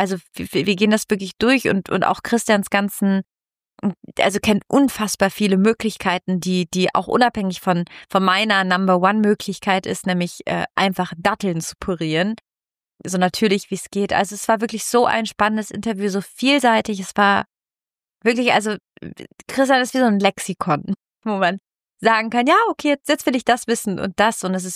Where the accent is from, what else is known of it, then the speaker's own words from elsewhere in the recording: Italy; ich komme ja aus Italien, auch wenn man es nicht sieht.